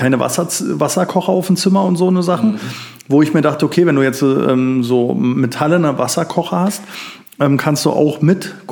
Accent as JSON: {"language": "German", "region": "East Germany", "country": "Germany", "said": "Bin Ossi."}